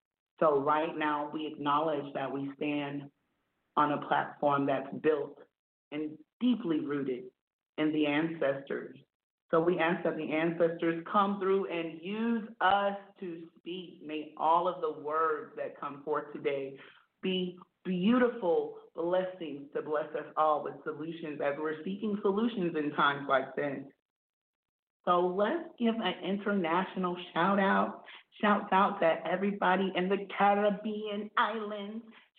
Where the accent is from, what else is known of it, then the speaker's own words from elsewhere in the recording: United States; Yes, I am from America.